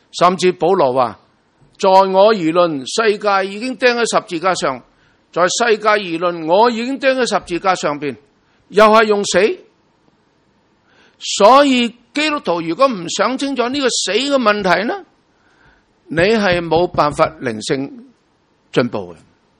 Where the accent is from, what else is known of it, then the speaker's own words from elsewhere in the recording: China; 所以我哋中国人呢，尤其是过年系嘛，死死死死，唔好讲啊！